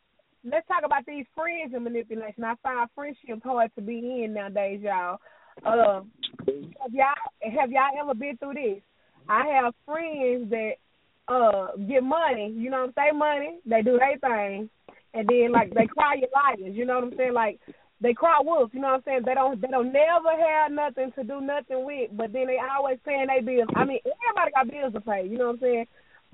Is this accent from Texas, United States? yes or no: yes; Dallas, Texas, United States; hey, I'm from Dallas, Texas, Pleasant Grove.